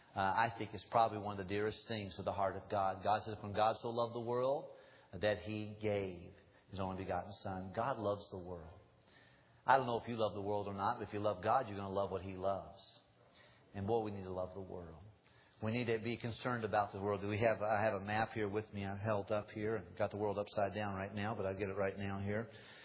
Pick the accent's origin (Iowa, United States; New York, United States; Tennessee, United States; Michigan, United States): Tennessee, United States; But my mom is still alive, and we're from Tennessee originally.